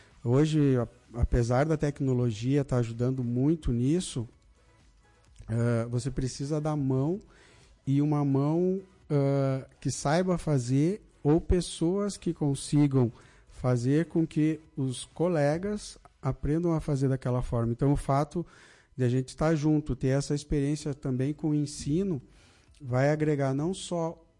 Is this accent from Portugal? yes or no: no; Lagoa Vermelha, Rio Grande do Sul, Brazil; para me dedicar à minha cidade natal.